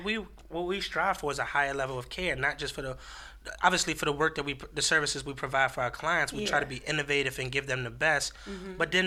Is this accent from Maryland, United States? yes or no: yes; Baltimore, Maryland, United States; I'm from the Alameda, so it's funny that we're both from East Baltimore.